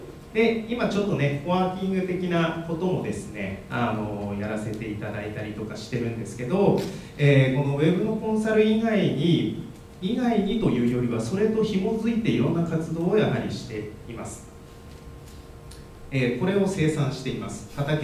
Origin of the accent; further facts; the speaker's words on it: Hirosaki, Aomori, Japan; で、出身は青森県の弘前市です。で、15年になりますかね、 U ターンして15年になります。